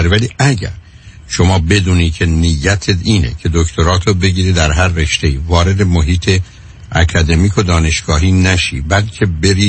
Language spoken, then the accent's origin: Persian; Iran; مثل ماهایی که از ایران آمدیم